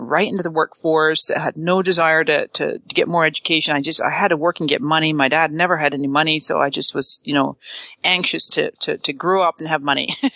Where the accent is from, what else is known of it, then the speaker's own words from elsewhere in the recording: British Columbia, Canada; also born or lived in Toronto; So I was born in Canada. Just outside Toronto, but my parents are both Scottish. They were both born in Scotland. They met and had their family in Canada. And then when I was two, I moved over to BC with my folks and grew up in a tiny little place